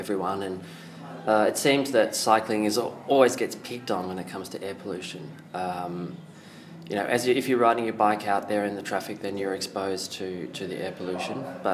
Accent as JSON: {"language": "English", "town": "Melbourne", "region": "Victoria", "country": "Australia", "moved": "as an adult", "lives_now": "China", "said": "from Melbourne, and I've been here in China for just about 10 years."}